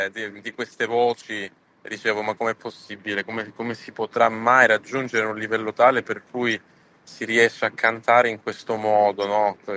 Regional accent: Calabria, Italy; anche per quanto riguarda la Calabria, la mia terra, che mi dà sempre calore e la possibilità di fare

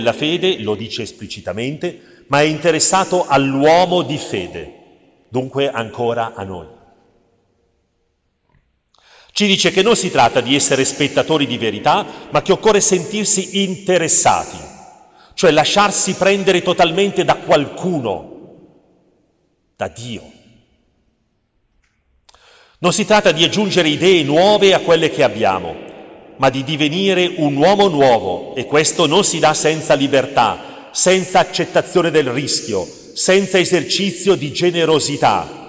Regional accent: Trieste, Friuli-Venezia Giulia, Italy; per me che vengo da Trieste sulla rotta balcanica queste parole hanno un sapore del tutto attuale

